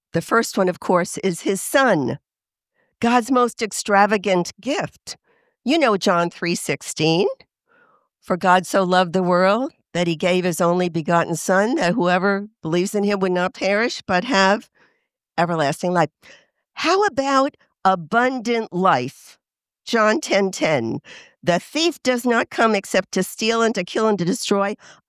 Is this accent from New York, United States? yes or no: yes; New York, United States; because I'm originally from New York